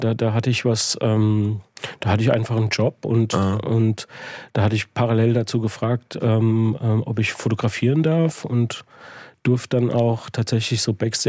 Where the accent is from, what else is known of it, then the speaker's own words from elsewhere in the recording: Germany; born there; als Italiener, der in Deutschland geboren ist.